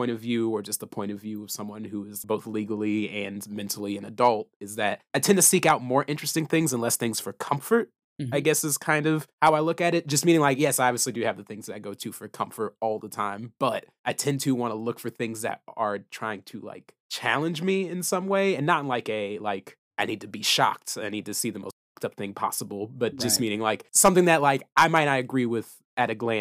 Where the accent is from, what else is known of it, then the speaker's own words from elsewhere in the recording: Midwest, United States; just had a very different like culture, like art culture upbringing than I did, because I grew up in the Midwest.